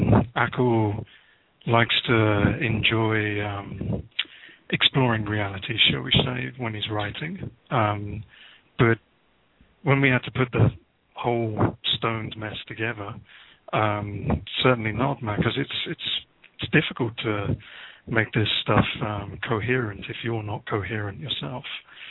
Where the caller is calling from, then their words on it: England, United Kingdom; Just outside of London in the UK at the moment.